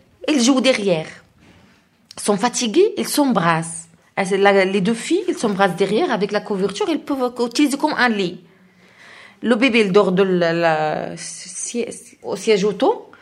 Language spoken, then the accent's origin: French; Morocco; born there; French is a second language; moved away; also born or lived in Italy / Spain; j'ai 37 ans, je suis née au Maroc, je suis mère de 3 enfants. Moi, je viens de l'Italie. J'ai passé en Italie 19 ans. J'étais arrivée en Italie en 1997.